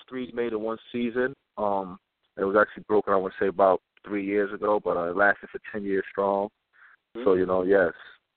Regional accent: Bronx, New York, United States; You know, I'm from the Bronx, New York, and, you know, there was a basketball court, you know, in every neighborhood, and I used to just go right outside my house and just play basketball all day long

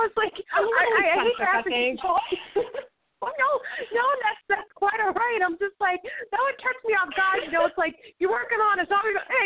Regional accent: Boston, Massachusetts, United States; now in Maine, United States; Now, remember, I'm coming from Boston here, so I'm going to ask these questions because I just don't know.

